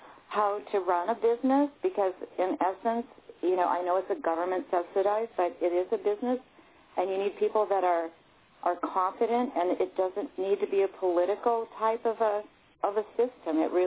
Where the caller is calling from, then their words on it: Cordova, Alaska, United States; So, yeah, I am calling from Cordova because I love that woman about that.